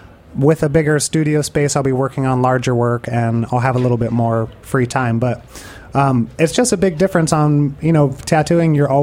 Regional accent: Pomona, California, United States; a lot of Chicano designs where I grew up in Pomona is, like, very heavy Chicano. My first car was a lowrider.

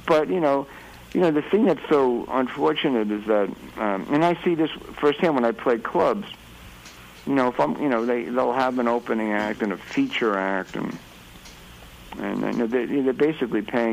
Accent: New Jersey, United States; also born or lived in New York; I lived on the East Coast, and I was born in New York, raised in Jersey.

